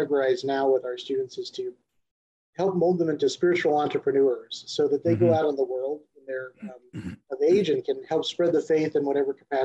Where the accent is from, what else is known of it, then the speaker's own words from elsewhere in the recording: Kansas City, Missouri, United States; I grew up in Eastern Jackson County, Kansas City. I attended Our Lady of Lourdes grade school, O'Hara High School, and Avila University